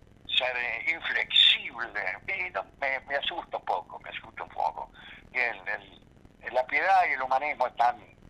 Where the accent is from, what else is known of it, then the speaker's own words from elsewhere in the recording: Caseros, Buenos Aires Province, Argentina; en mi niñez y primera juventud había conocido a mi pueblo natal, mi pueblo de adopción, que es Caseros